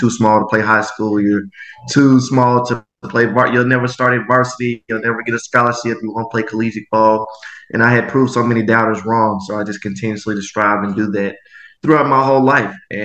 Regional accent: Memphis, Tennessee, United States; born and raised in Memphis, Tennessee.

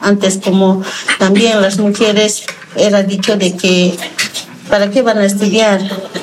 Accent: Toledo, Oruro, Bolivia; also born or lived in Santa Cruz; now in Cochabamba, Bolivia; Yo soy de Oruro, provincia de Saucarí, Toledo. Yo he estado en el IAI, me he venido a Santa Cruz y después llegué aquí a Cochabamba.

